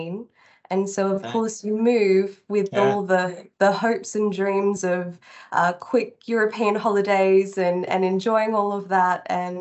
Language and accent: English; Sydney, New South Wales, Australia; also born or lived in Shanghai / Antwerp; now in London, United Kingdom; grew up in Sydney and then moved a little bit around the world. So I lived in Shanghai for a few years, then in Antwerp for a few years before going back home. And now I live in London with my husband.